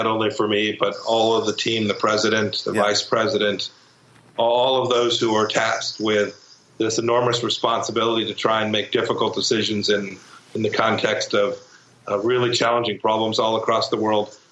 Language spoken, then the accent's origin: English; Santa Ana, California, United States; I grew up in Santa Ana.